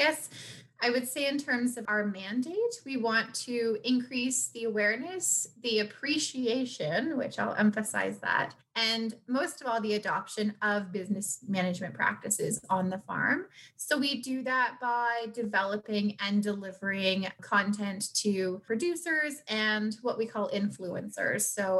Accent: Strathroy, Ontario, Canada; And growing up in a farm town as well, I'm from Strathroy, Ontario. And then I worked in the local farm supply store.

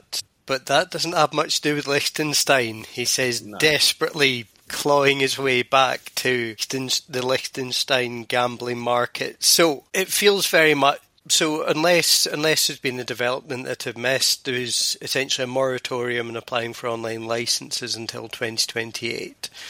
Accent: Glasgow, Scotland, United Kingdom; growing up in Glasgow, kids loved

